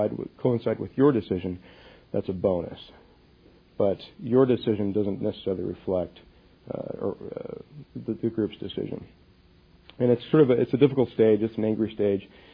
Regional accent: West Valley City, Utah, United States; I grew up in West Valley, which is the west side of Salt Lake. It's the blue collar neighborhoods. Okay, my father shoveled coal up at Kennecott Copper

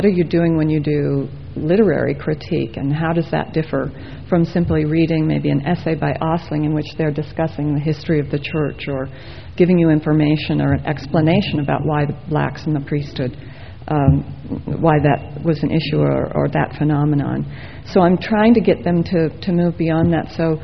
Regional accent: Las Vegas, Nevada, United States; I grew up in the Las Vegas area the same time she did

